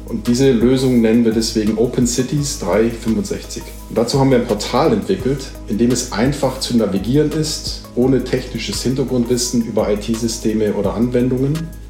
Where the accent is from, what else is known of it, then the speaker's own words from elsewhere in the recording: Munich, Bavaria, Germany; Aber mich freut es natürlich hier auch als Münchner sozusagen davon hoffentlich bald zu profitieren